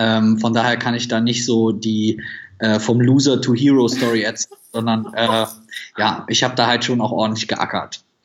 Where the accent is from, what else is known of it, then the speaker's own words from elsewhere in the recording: Süchteln, North Rhine-Westphalia, Germany; born there; Also ich bin geboren am Niederrhein in einer ganz, ganz kleinen Stadtteil, der heißt Süchteln. Und Süchteln gehört zu Viersen und Viersen ist wiederum ungefähr 15 Kilometer von Mönchengladbach, was wiederum 30 Kilometer von Düsseldorf weg ist. Also es ist schon relativ klein, sehr beschaulich.